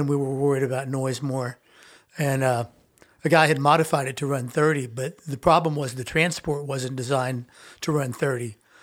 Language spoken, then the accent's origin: English; Houston, Texas, United States; now in Los Angeles, United States; Well, before, I'm from Texas, from Houston.